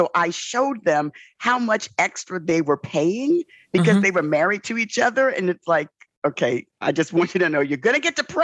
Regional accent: New York City, New York, United States; when you're born and raised in the South Bronx, you have lots of white folks telling you what you can't do.

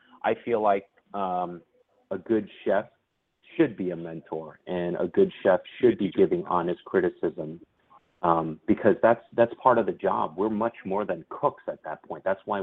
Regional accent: New York City, New York, United States; I was born and raised in Flushing, Queens, New York. My father is Chinese. My mother's Korean. They speak terrible English to one another. Thus, I grew up speaking terrible English.

